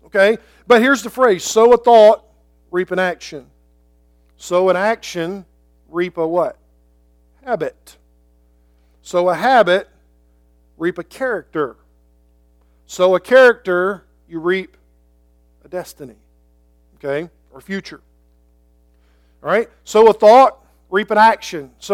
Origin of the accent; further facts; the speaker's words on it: Georgia, United States; But I grew up in Georgia, Atlanta Braves.